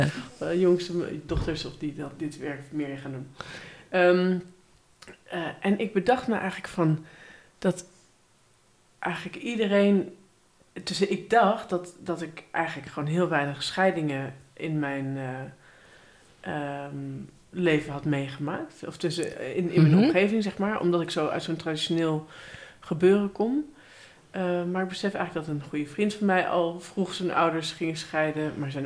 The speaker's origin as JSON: {"language": "Dutch", "town": "Hattem", "region": "Gelderland", "country": "Netherlands", "said": "Ik kom uit het mooie dorpje Hattem. Stad Hattem."}